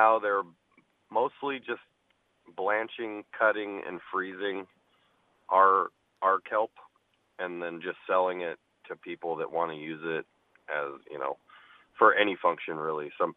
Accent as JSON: {"language": "English", "town": "Sitka", "region": "Alaska", "country": "United States", "tie": "born or raised there", "lives_now": "Kodiak, United States", "said": "I've lived in Kodiak for about 19 years now. I grew up in Sitka before that."}